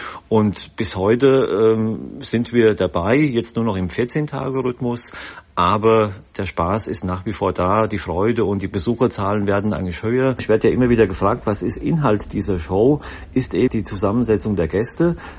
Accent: Hesse, Germany; Die Wetterau ist meine Heimat. Hier bin ich groß geworden.

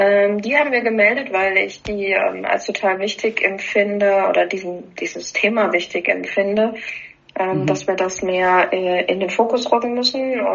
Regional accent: Ortenberg, Hesse, Germany; aus Ortenberg, Effolderbach, gebürtig aus Klauburg. Ich sage immer selbst von mir, ich bin ein Kind der Region Oberhessen, habe nie woanders gewohnt und liebe es, auch hier zu leben.

